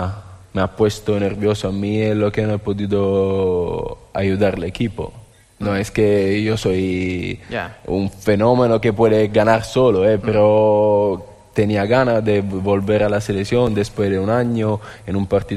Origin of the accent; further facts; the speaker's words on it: Italy; Spanish is a second language; porque yo soy italiano